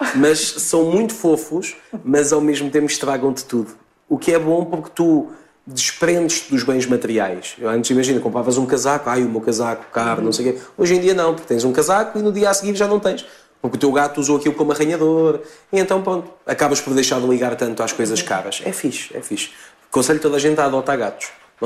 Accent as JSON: {"language": "Portuguese", "region": "Lisbon", "country": "Portugal", "said": "comecei em Lisboa, porque eu sou originalmente de Lisboa, agora estou a viver no norte do país."}